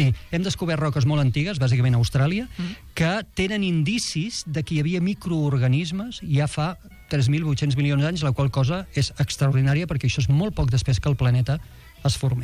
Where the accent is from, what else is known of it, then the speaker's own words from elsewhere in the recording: Tarragona, Catalonia, Spain; born there; jo sóc nascut a Tarragona